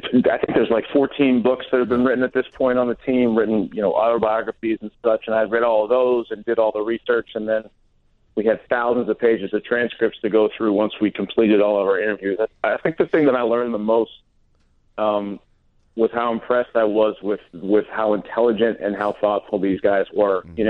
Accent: Boston, Massachusetts, United States; I was from Boston. I am from Boston.

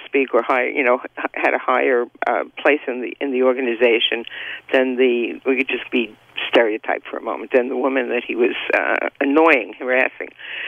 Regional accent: Bronx, New York, United States; You know, I have to tell you, I grew up in the Bronx, and I worked in Manhattan, and I am a redhead.

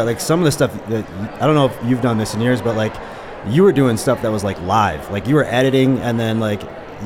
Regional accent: Chicago, Illinois, United States; I'm from Chicago.

